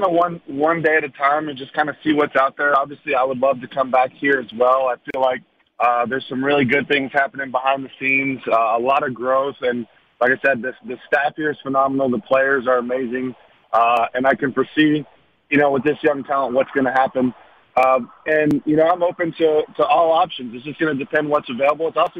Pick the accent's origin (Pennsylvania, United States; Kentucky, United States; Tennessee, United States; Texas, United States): Texas, United States; but I will say that it's been tremendous experience for me personally, just getting to come back to my hometown.